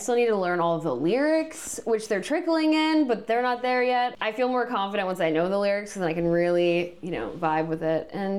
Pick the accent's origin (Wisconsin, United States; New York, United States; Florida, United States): Florida, United States; It was in my top three because I'm from Florida and I was just so stoked to see my state on the track list.